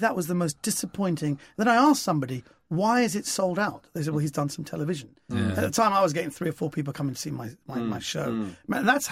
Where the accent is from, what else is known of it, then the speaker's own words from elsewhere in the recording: Bratislava, Bratislava Region, Slovakia; He goes, "Where are you from?" I went, "I'm from Bratislava." And he said, "Where's that?" I said, "Eastern Europe."